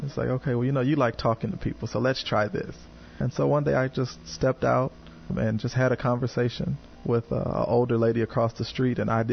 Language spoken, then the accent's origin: English; Detroit, Michigan, United States; also born or lived in Cleveland / Indianapolis / Decatur / Springfield; now in St. Louis, United States; I again, born and raised in Detroit. I've been in several different states, Cleveland, Ohio, Indianapolis, Indiana, Decatur, Illinois, Springfield, and now St. Louis.